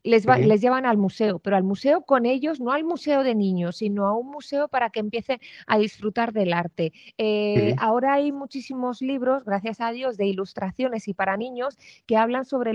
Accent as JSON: {"language": "Spanish", "town": "Valladolid", "region": "Castile and León", "country": "Spain", "tie": "born or raised there", "also_born_or_lived": "Arévalo", "said": "yo nací en Valladolid y, bueno, realmente en Arévalo, pero me crié en Valladolid. Es que me gusta mucho decirlo, que yo nací en Arévalo. un pueblo maravilloso."}